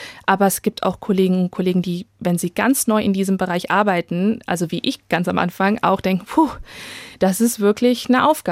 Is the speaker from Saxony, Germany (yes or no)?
no; Schotten, Hesse, Germany; wir sind in Schotten aufgewachsen, sehr ländlich, ich hatte nur deutsche Freunde, unsere Nachbarn waren alle deutsch.